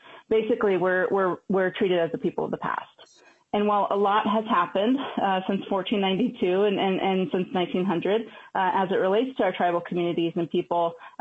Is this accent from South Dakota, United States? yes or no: yes; Flandreau, South Dakota, United States; now in Minneapolis, United States; I'm also from Flandreau, and I live here in Bade Oto Ontue, or Minneapolis